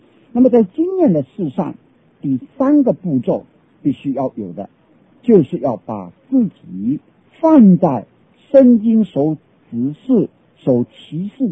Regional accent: China; 或者我们中国人说心窍窍通

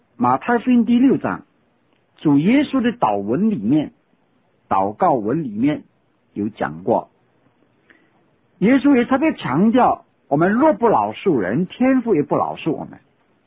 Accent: China; 我们身为中国人，在我们中国几千年丰富的文化里面，

